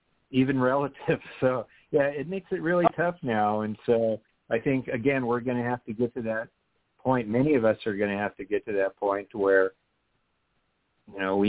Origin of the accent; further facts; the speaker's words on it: Hawaii, United States; moved away; And I grew up in Hawaii, and, you know, a lot of people tell me, oh, why'd you move from Hawaii?